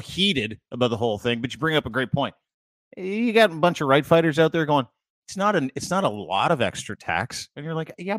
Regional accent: England, United Kingdom; I'm English, and I've got lots of Polish friends

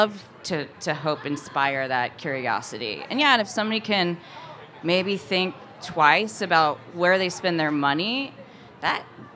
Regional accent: Missouri, United States; Where I grew up in Missouri, it was an anomaly to see one of my friends go back and take over his family farm

